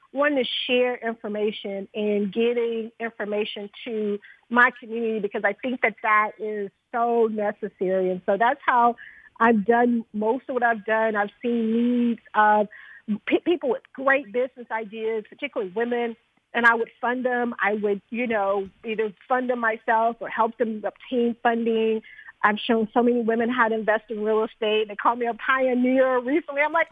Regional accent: Jackson, Mississippi, United States; And I got both of those passions from growing up in Mississippi, in Jackson, Mississippi, where I spent a lot of time with my grandparents on their farm.

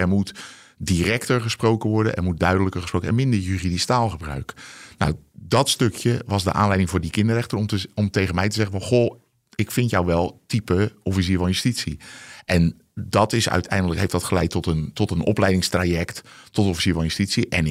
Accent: Rotterdam, South Holland, Netherlands; Ik kom helemaal niet uit Arnhem, uit die regio. Hè. Je hoort aan mij dat ik niet uit Amsterdam kom ook, zeg maar.

